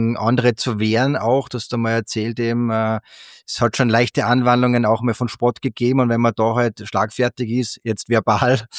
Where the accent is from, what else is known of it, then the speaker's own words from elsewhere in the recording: Salzburg, Austria; Ich bin aus Salzburg